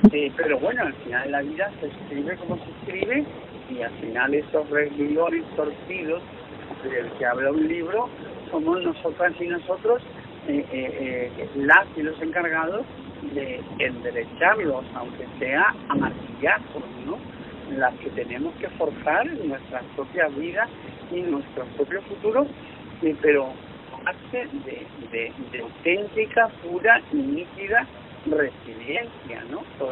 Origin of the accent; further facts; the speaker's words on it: Canary Islands, Spain; moved away; yo cuando me fui de mi pueblo, en el sur de Tenerife, era para no volver nunca jamás.